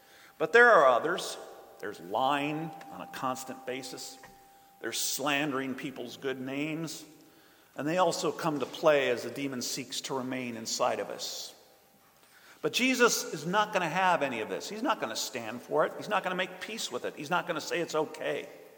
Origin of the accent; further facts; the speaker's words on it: Midwest, United States; There's an expression that I grew up with in the Midwest that sums it up pretty nicely.